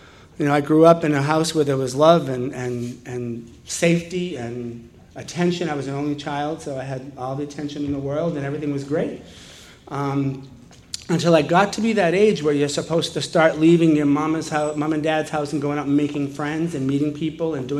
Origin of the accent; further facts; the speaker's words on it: Jamaica Plain, Massachusetts, United States; So I grew up in Jamaica Plain